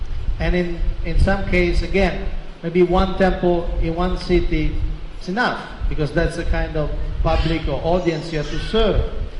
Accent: Rome, Lazio, Italy; English is a second language; I was born and raised in Rome as a Christian Catholic.

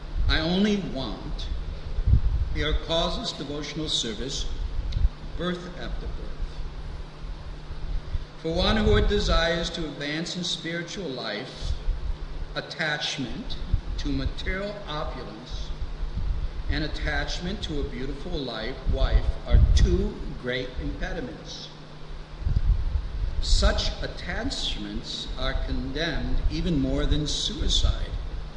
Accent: United States; I was born and raised in America.

